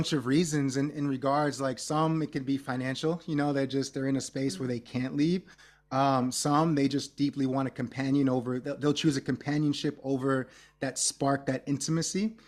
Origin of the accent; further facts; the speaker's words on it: New York, United States; You know, I grew up in New York and we kind of have a similar saying.